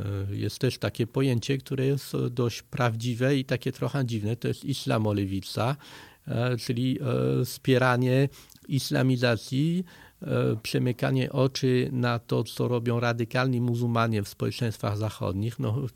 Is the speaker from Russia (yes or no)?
no; France; Polish is a second language; now in Poland; No, chociaż jestem Francuzem cały czas, ale mieszkającym w Polsce.